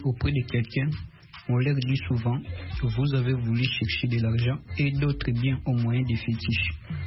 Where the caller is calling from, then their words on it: Kinshasa, DR Congo; depuis Kinshasa. Chez nous, en RDC, précisément à Kinshasa